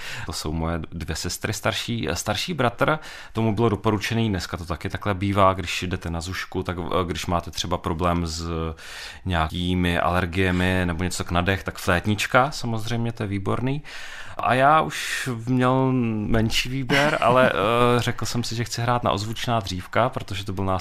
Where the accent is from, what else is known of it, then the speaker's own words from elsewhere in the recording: South Moravian Region, Czechia; protože pocházím z Jižní Moravy